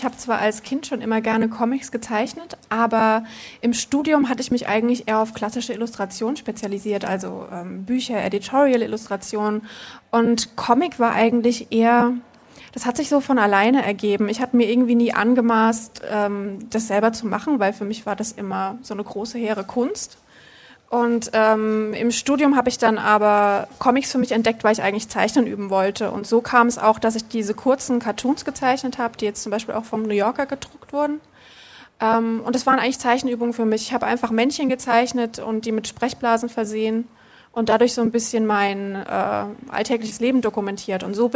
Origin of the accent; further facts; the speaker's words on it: Aschaffenburg, Bavaria, Germany; also born or lived in Mainz; now in Berlin, Germany; Ursprünglich komme ich aus Aschaffenburg und bin jetzt von Mainz hierher gezogen. Ich habe in Mainz 8 Jahre lang gelebt